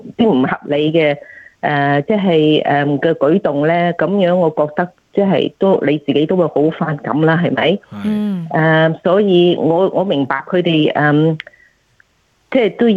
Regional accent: China; 我自己是中国人，

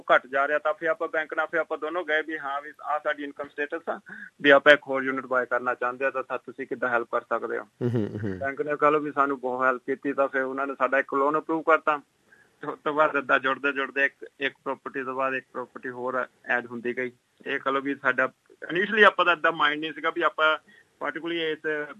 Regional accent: Hoshiarpur, Punjab, India; ਮੈਂ ਵੀ ਹੁਸ਼ਿਆਰਪੁਰ ਤੋਂ ਬਿਲੋਂਗ ਕਰਦਾ

